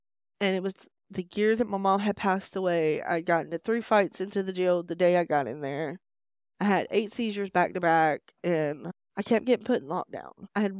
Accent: Smith Station, Alabama, United States; So I'm from Smith Station, Alabama, and I grew up in a neighborhood called Green Acres. It's behind Terry's Groceries in Alabama.

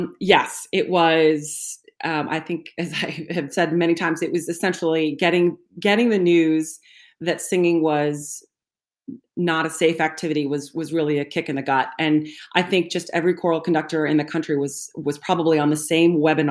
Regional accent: Atlanta, Georgia, United States; I am a choral conductor living just outside of Boston, Massachusetts. I grew up in Atlanta, Georgia, so where you are now.

